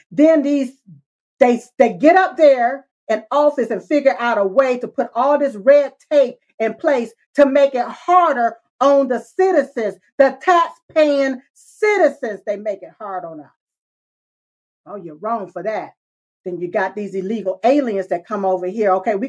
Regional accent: United States; born there; And I was born right here in America.

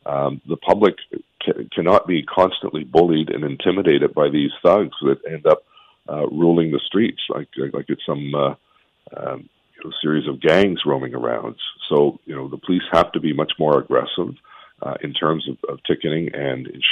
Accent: Quebec, Canada; as a kid growing up in Quebec was the War Measures Act, where you saw members of the military roaming the streets after the assassination of Pierre Laporte

